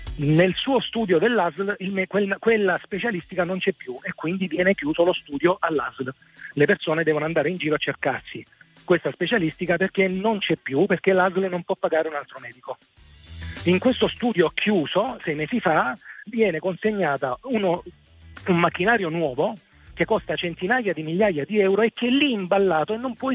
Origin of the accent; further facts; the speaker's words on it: Apulia, Italy; sono salentino